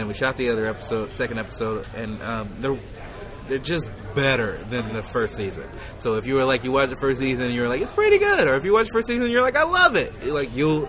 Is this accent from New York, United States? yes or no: no; Chicago, Illinois, United States; I'm originally from Chicago.